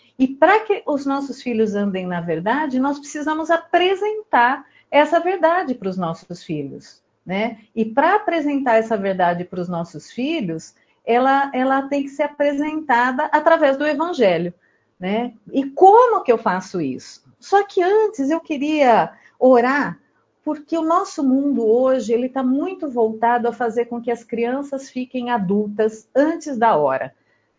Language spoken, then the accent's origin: Portuguese; São Paulo, Brazil; Eu cresci em São Paulo, né? E às vezes a gente fala em São Paulo não tem infância.